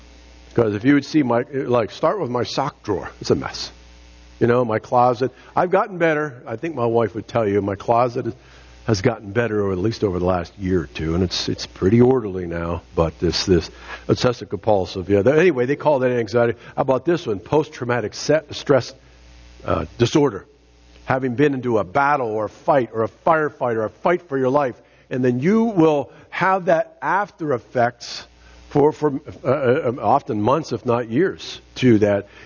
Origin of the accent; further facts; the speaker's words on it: United States; I am American through and through, and so are you.